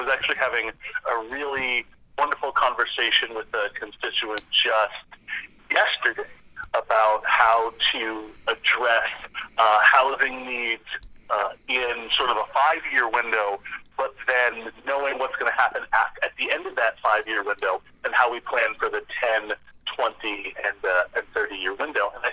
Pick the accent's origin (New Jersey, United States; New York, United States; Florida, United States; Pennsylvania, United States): Pennsylvania, United States; Lancaster; Yeah, so I was born and raised in Lancaster City, and I was raised in a very political family